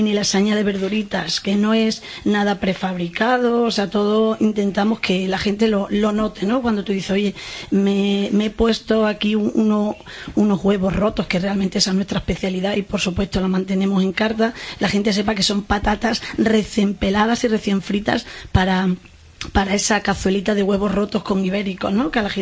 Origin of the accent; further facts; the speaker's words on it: Pueblonuevo del Guadiana, Extremadura, Spain; En Montijo tuve negocios, soy de Pueblo Nuevo, Guadiana.